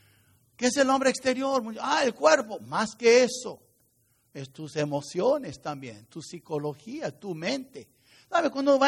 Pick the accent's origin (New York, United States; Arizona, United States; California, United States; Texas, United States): New York, United States; Yo crecí en Nueva York, ¿verdad? Yo me acuerdo, una vez cuando era niño, tenía 9 años.